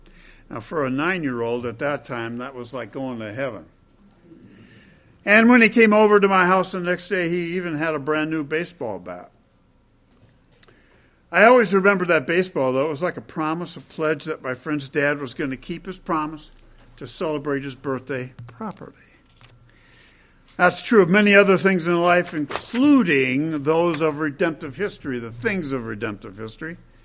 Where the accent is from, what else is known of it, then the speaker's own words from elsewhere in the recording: Grand Rapids, Michigan, United States; As a 9-year-old boy growing up in Grand Rapids, Michigan, in 1958, I spent my summer days playing baseball with my two best friends.